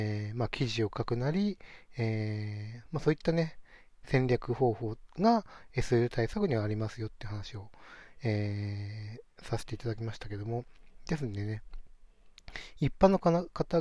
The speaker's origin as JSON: {"language": "Japanese", "region": "Yamanashi", "country": "Japan", "said": "私の地元である山梨の生態院であれば"}